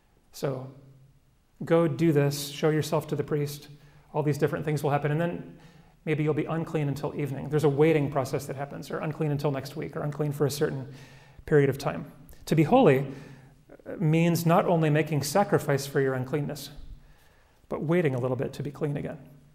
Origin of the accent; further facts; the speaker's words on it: United States; I'm an American, and Americans have a problem in that we don't like to wait very much.